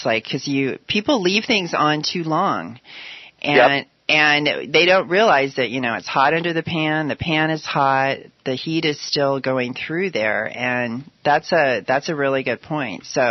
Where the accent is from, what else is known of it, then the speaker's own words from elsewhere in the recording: California, United States; Which I'm from Southern California, so I'm putting cayenne in everything.